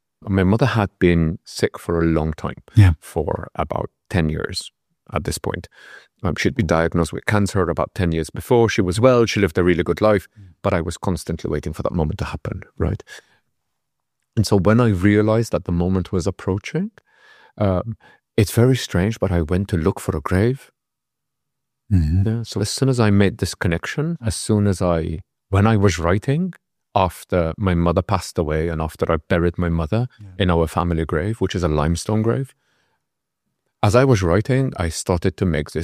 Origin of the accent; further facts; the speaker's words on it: Malta; first language mt; English is a second language; Even though it's my native language, I had never written in Maltese.